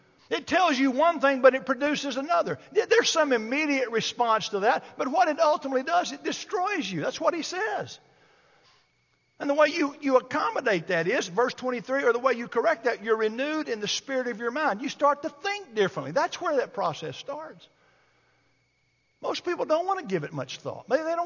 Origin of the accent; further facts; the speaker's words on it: Bald Knob, Arkansas, United States; he and my mother and my family and we grew up in Arkansas. So during the holidays, we would drive from Ball Knob, Arkansas, that big metropolis, to Evergreen, Alabama